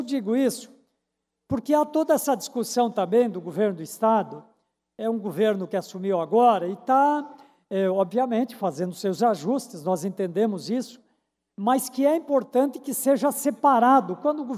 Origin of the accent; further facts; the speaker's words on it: Santa Catarina, Brazil; mas aqui a gente fala como catarinense, como todos